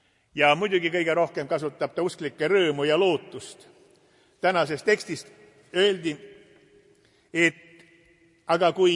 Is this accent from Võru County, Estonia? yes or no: yes; Antsla, Võru County, Estonia; Mina kasvasin Antslas, Antsla linnas, Soodana 9.